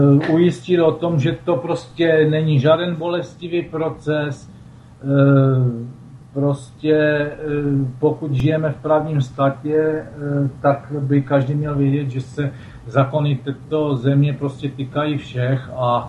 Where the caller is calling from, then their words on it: Orlová, Moravian-Silesian Region, Czechia; Já, u nás v Orlové také velice hezky, slunečno. A teplo.